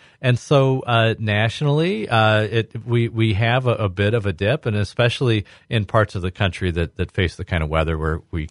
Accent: Normal, Illinois, United States; I grew up in Normal, Illinois. I was born there in high school in Normal. Moved to the Quad Cities for college. Attended Augustana College.

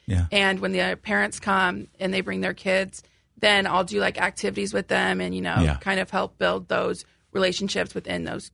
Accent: Illinois, United States; I'm actually from Stark County, which is over by Kewaunee.

